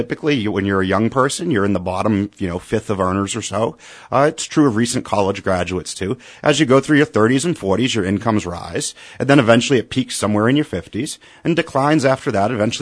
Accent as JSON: {"language": "English", "town": "Boston", "region": "Massachusetts", "country": "United States", "said": "Now, I'm from Boston originally."}